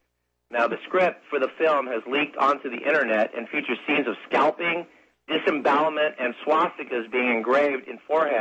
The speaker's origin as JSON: {"language": "English", "region": "Tennessee", "country": "United States", "said": "Now, I'm from Tennessee. I don't know any Jewish hillbillies out here."}